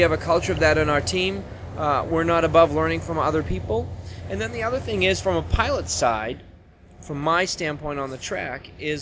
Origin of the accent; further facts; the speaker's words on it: United States; we're here in the United States in the San Diego race, so I'm in my home country